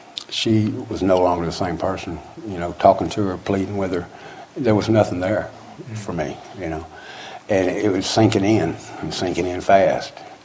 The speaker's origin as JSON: {"language": "English", "region": "North Carolina", "country": "United States", "tie": "born there", "said": "I was born in North Carolina, so it was something, you know, like the mountains, something was pulling me there."}